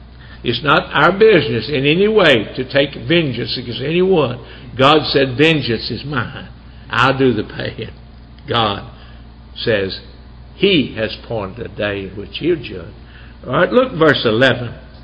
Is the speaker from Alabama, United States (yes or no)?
yes; Alabama, United States; Doris and I, when we were growing up in Alabama, we knew a preacher there.